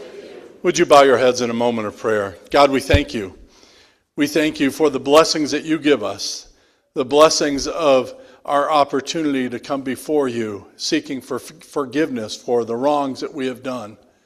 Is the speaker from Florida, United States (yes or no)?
no; Arizona, United States; Anything below 75 is cold for me. I'm from Arizona, so I don't really know.